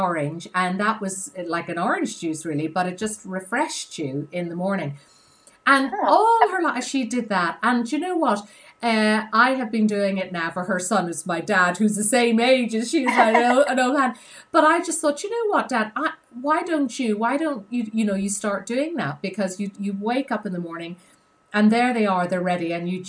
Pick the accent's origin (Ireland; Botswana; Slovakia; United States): Ireland; I grew up in Ireland, in the south of Ireland